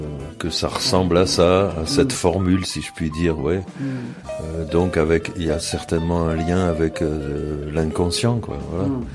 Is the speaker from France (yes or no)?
yes; Paris, Île-de-France, France; born there; now in Oraison, France; À Paris, dans le 14e, dans Ferrochereau, donc.